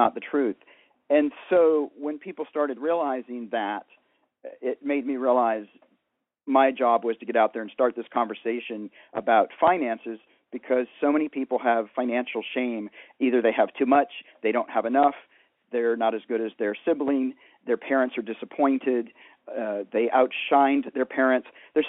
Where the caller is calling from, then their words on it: Santa Monica, California, United States; I'm calling in from Santa Monica, California, where it's tragically very warm and beautiful and tropical